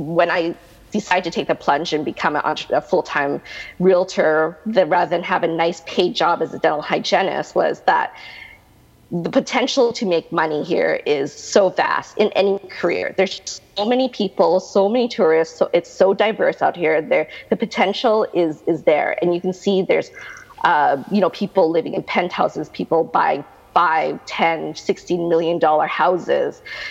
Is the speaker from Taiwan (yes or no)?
no; Winnipeg, Manitoba, Canada; I grew up basically at 3 years old. I grew up in Winnipeg, Manitoba.